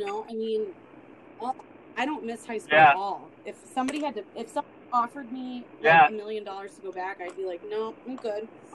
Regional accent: Alaska, United States; because growing up in Alaska, people need guns there to live.

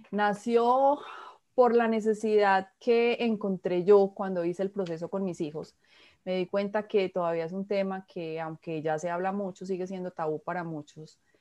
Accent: Colombia; born there; Yo nací en Colombia y vivo actualmente en Colombia.

